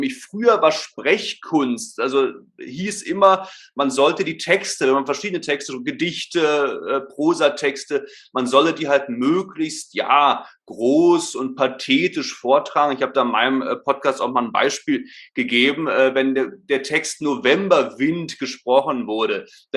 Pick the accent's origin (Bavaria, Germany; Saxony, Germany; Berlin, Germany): Berlin, Germany; now in Stuttgart, Germany; Geboren, aufgewachsen bin ich ursprünglich in Berlin. Leben tue ich jetzt, wie gesagt, in Stuttgart.